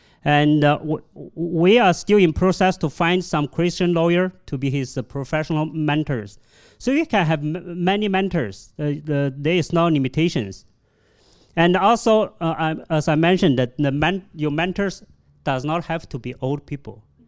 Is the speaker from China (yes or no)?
yes; China; English is a second language; moved away; because many Chinese families like me, when we come from China to this country, we didn't have any trainings in family